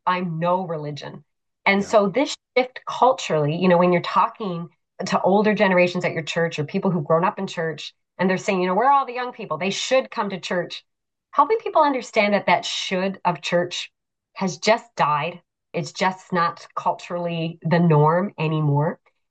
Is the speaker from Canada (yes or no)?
yes; Newfoundland and Labrador, Canada; I mean, I grew up in Newfoundland with testimony periods